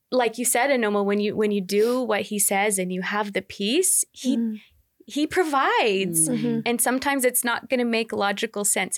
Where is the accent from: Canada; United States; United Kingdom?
Canada; as a Canadian student